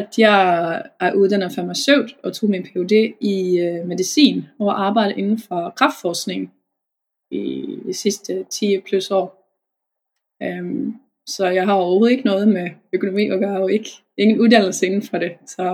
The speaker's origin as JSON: {"language": "Danish", "town": "Gothenburg", "region": "Västra Götaland", "country": "Sweden", "tie": "born or raised there", "second_language": "Danish", "lives_now": "Denmark", "said": "Jeg er meget svensk. Jeg er født og opvokset i Göteborg i Sverige."}